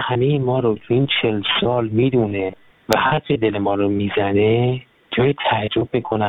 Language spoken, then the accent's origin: Persian; Iran; به عنوان یک ایرانی